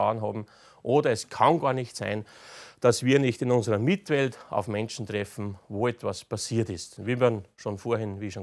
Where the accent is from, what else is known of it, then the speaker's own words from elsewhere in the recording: Upper Austria, Austria; Es gibt zum Beispiel in Oberösterreich, wo ich herkomme, in den Gemeinden so Vereine